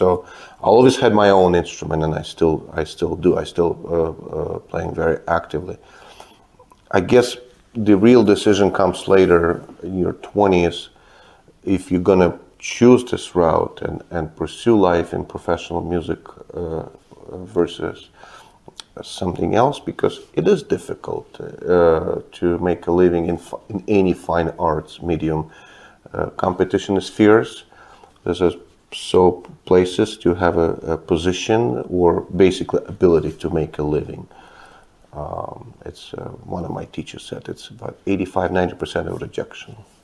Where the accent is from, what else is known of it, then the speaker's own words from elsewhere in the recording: Kyiv, Ukraine; also born or lived in Moscow, Russia; now in United States; I was born in Kyiv, Ukraine. I grew up in Ukraine and Moscow, Russia. That's when I received my early education. And then 1989, me and my family moved to United States.